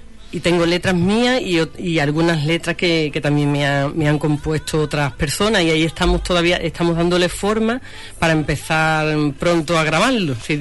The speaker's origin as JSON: {"language": "Spanish", "region": "Andalusia", "country": "Spain", "said": "a mi tierra, a Doñana, a la marisma, a la playa de Matalascaña, que también sale en el videoclip"}